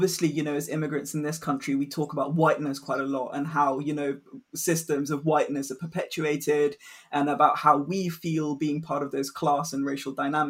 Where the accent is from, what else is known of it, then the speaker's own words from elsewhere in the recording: India; born there; moved away; Obviously, you know, I was born in India, but then I moved here